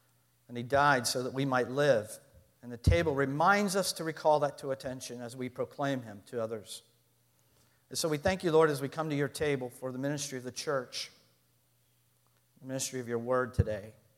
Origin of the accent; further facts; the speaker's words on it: Pittsburgh, Pennsylvania, United States; And I told her I was from Pittsburgh.